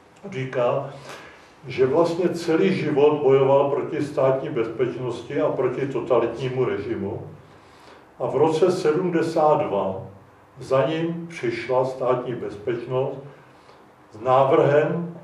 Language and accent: Czech; Plzeň, Plzeň Region, Czechia; když máme my tu šanci tady jako Plzeňáci se setkat tady v tomto prostředí krásném